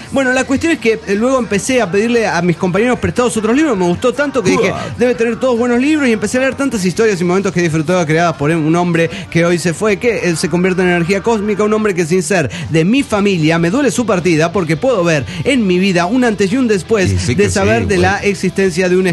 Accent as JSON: {"language": "Spanish", "town": "Tijuana", "region": "Baja California", "country": "Mexico", "said": "de Tijuas."}